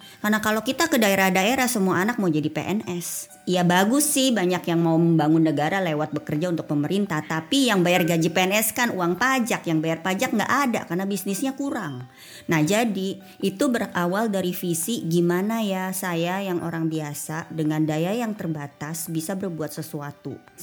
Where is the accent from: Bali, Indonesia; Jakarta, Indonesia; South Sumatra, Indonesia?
Jakarta, Indonesia; kayak kita nih anak Jakarta dengan segala fasilitasnya